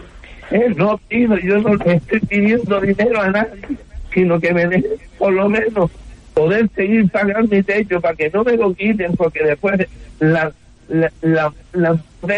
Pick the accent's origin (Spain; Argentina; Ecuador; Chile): Spain; Canary Islands; Y soy canario